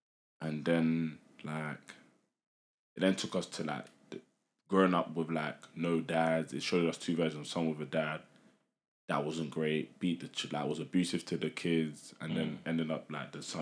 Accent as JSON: {"language": "English", "region": "London", "country": "United Kingdom", "tie": "born or raised there", "said": "you can relate to it so much growing up in London."}